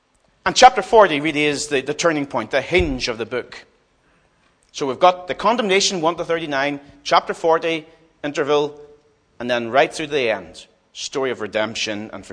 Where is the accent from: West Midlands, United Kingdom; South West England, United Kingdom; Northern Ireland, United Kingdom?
Northern Ireland, United Kingdom; Derry; I came from Derry, where we saw a lot of destruction and violence, and a lot of people killed, people I knew well